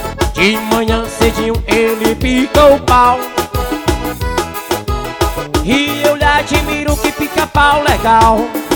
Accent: Cansanção, Bahia, Brazil; lá da cidade de Cansanção, minha terra natal.

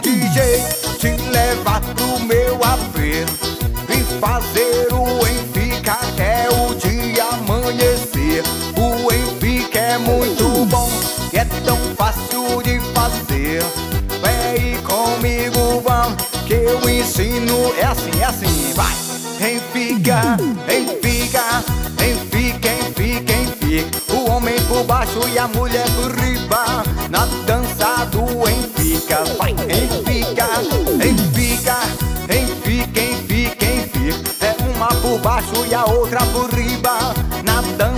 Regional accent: Guanambi, Bahia, Brazil; Alô, galera de Guanambi, minha terra nata

